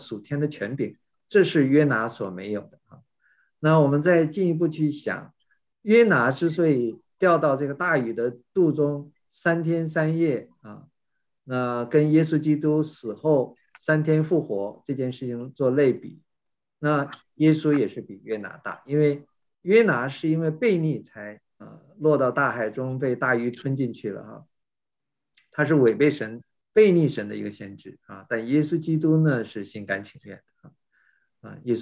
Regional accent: China; now in United States; 我们这一批都是从大陆背景出来的留学生啊，我们都是从小就受这个共产党的教育，是无神论的背景啊。结果同样来到美国，同样生活在美国

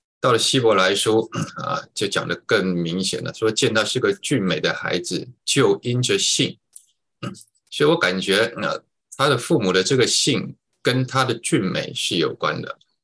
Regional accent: China; 我们中国人写的话我想可能会写一个叫做气宇非凡。

